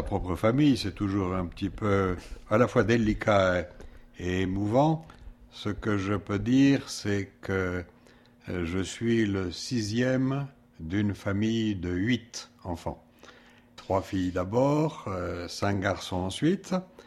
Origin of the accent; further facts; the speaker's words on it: Autun, Bourgogne-Franche-Comté, France; born there; also born or lived in Montpellier / Le Havre; Et ainsi, je suis né à Autun. Et voilà donc pour le milieu familial, à Montpellier d'abord.